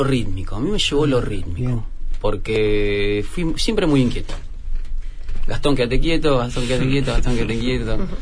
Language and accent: Spanish; Gutiérrez, Buenos Aires Province, Argentina; Yo soy de Gutiérrez, un pueblito que queda entre Capital Federal y La Plata.